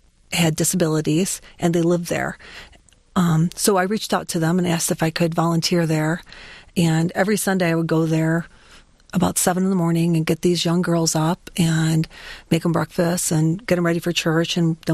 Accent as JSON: {"language": "English", "town": "Livonia", "region": "Michigan", "country": "United States", "tie": "born or raised there", "said": "Well, I grew up in Livonia, Michigan."}